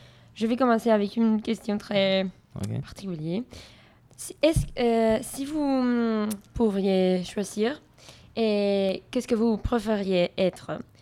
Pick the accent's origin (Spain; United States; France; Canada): Spain; je viens d'Espagne.